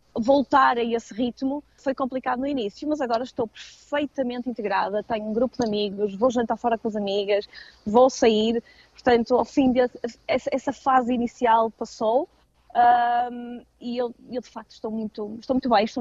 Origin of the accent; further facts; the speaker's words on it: Porto, Norte, Portugal; nós portugueses, e eu sou do Porto, isto é muito comum, mas eu acho que é geral em Portugal